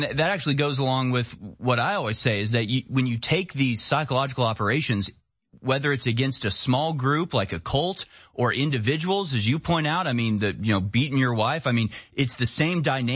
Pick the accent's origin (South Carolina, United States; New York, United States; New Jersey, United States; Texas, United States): Texas, United States; accent: Texas; Whenever I'm out working with, in the yard or whatever with people with Texas accents, mine starts coming out.